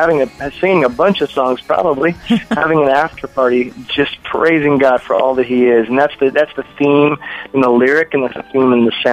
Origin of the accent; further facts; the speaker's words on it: Pennsylvania, United States; also born or lived in Georgia; I grew up in Pennsylvania, moved south to Georgia, spent 17 years in Georgia, got married, had 2 children down there, but we moved back to Pennsylvania in 2010.